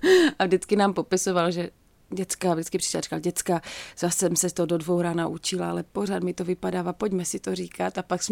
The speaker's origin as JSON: {"language": "Czech", "town": "Ostrava", "region": "Moravian-Silesian Region", "country": "Czechia", "said": "jsem z Ostravy a my to tak jako máme v sobě asi, my ženy z Ostravy"}